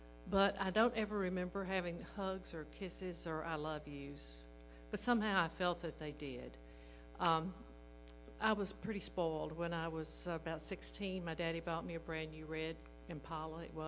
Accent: Fredericksburg, Texas, United States; I am from Fredericksburg, Texas, Michaela. And Texas is so good.

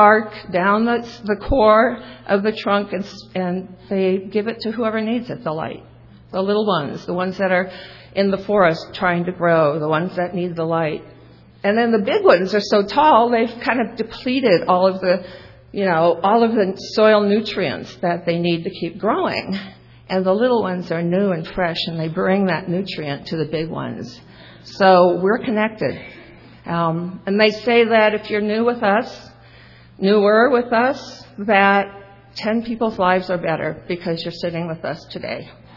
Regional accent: Iowa, United States; I love nature. I grew up in Iowa

